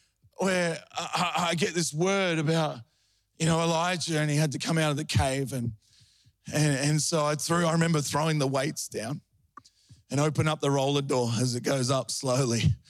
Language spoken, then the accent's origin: English; Melbourne, Victoria, Australia; because I'm from Melbourne, right?